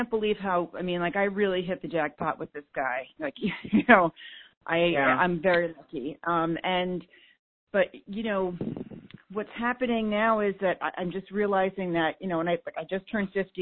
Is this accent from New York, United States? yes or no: yes; Yonkers, New York, United States; now in Bridgeport, United States; Originally I'm from New York. I grew up in Yonkers, which is right outside New York City. And moved up to Connecticut with my husband when he got a job working for Whole Foods